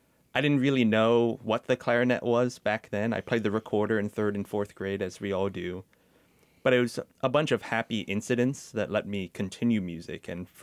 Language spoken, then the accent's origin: English; Georgia, United States; You know, back in middle school, I was raised in Georgia.